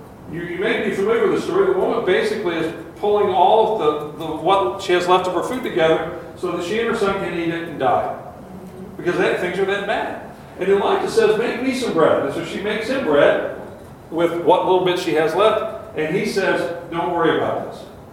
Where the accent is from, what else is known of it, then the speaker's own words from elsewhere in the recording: United States; I mean, growing up in America, we kind of hear about Jesus a lot.